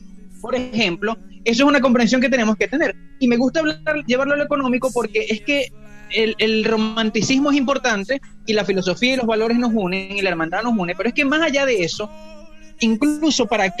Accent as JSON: {"language": "Spanish", "country": "Venezuela", "said": "como venezolano puedo decir, hoy ustedes están dando lecciones de hacia dónde debemos ir."}